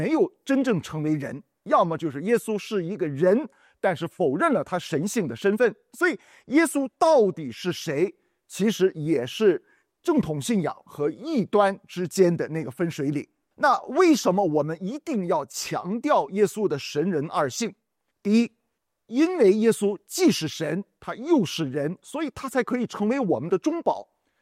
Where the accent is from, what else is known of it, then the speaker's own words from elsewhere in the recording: China; 因为按照我们中国人的文化的观念，父亲是比较高的